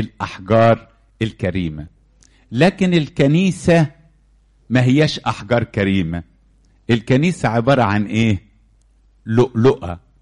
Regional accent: Egypt; وعلى فكرة احنا عندنا في مصر نقول على رقم 12 ايه؟

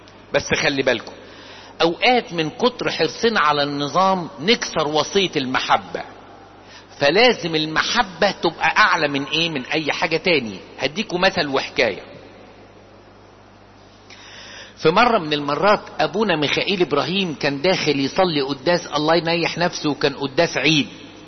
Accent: Egypt; لكن مشكلتنا احنا كمصريين، مشكلتنا احنا كأباط

